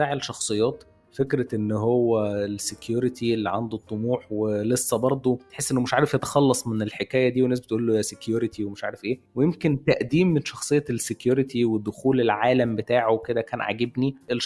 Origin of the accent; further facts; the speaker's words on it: Egypt; مفكراني شوية بمسلسل عندنا في مصر مبني على قصة حقيقية برضو